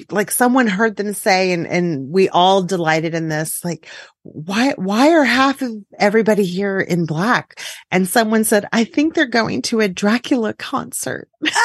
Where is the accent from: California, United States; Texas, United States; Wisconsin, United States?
Texas, United States; as a Texan, I'm waiting next for Wicked Ghoulish Festival here in San Antonio